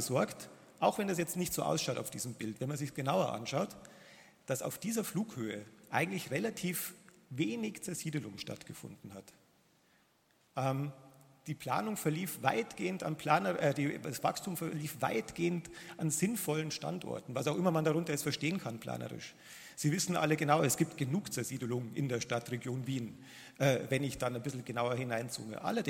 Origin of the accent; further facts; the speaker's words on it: Munich, Bavaria, Germany; Ich komme eigentlich aus München, wie man vielleicht hört